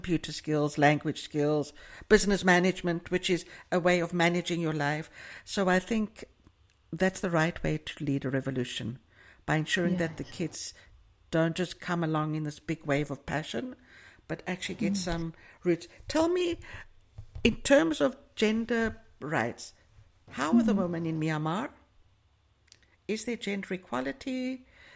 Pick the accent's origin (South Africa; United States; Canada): South Africa; born there; I'm South African born, and I'm also old, which means I lived through the apartheid years, and I lived through the Soweto riots of 76